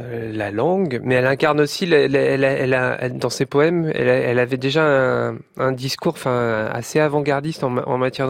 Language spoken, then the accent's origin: French; Brest, Brittany, France; born there; Je suis né à Brest.